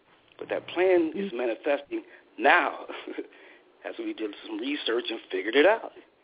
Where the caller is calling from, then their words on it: Putnam, Ohio, United States; I'm calling you from Southeast Ohio, Putnam, the home of the abolitionists.